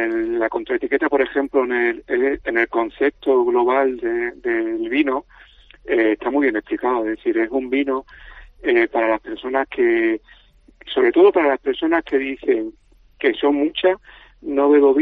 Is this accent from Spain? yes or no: yes; Málaga, Andalusia, Spain; now in Valladolid, Spain; yo, aunque soy un malagueño, muy malagueño, vivo en Valladolid por motivo de amor.